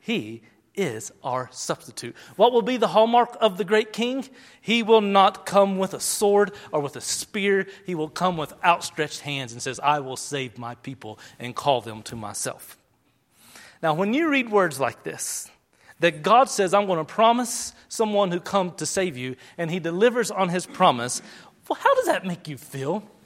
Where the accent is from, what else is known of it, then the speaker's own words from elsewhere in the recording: Virginia, United States; At my house growing up in Virginia, I used to take a jog along the road.